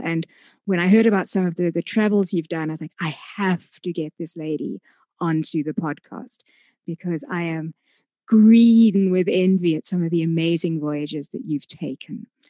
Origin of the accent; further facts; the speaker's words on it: South Africa; And sorry, I have to put this in, being a South African.